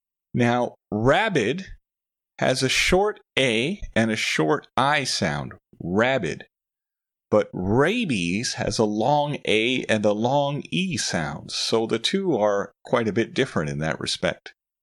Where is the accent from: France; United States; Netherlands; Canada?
Canada; now in Taiwan; When I travel to my home country of Canada